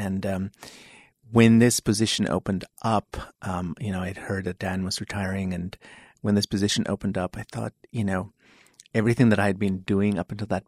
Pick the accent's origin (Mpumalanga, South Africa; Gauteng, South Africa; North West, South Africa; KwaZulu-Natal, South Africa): Gauteng, South Africa; Heidelberg; now in United States; I grew up in Heidelberg, South Africa.